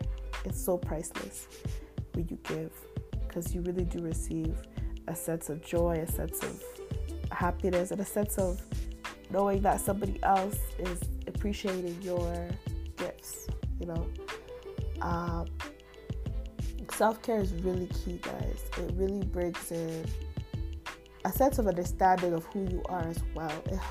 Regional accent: Canada; luckily enough, we both are growing up in Canada

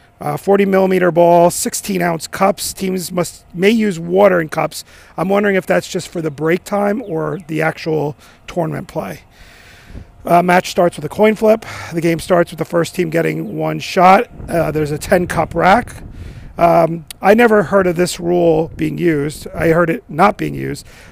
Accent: Long Island, New York, United States; the biggest one I did find is actually on my hometown, or at least my home area of Long Island.

